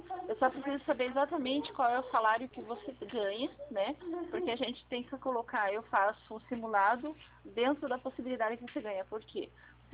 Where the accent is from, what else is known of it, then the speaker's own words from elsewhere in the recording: Curitiba, Paraná, Brazil; Eu sou de Curitiba.